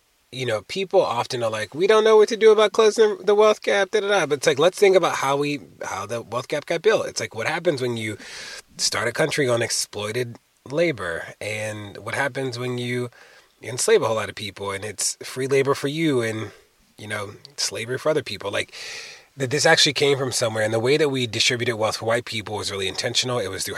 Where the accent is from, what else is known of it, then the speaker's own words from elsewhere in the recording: Baltimore, Maryland, United States; And, you know, the dental profession actually began in Baltimore, my hometown, and the place that I live in.